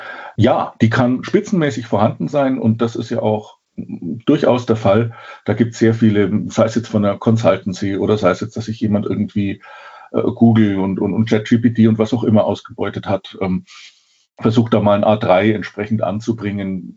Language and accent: German; Bavaria, Germany; ich als Franke